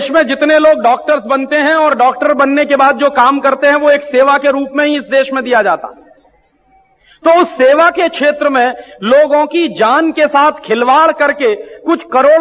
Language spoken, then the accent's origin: Hindi; Allahabad, Uttar Pradesh, India; मेरे शहर में एक बहुत बड़े डॉक्टर हैं इलाहाबाद में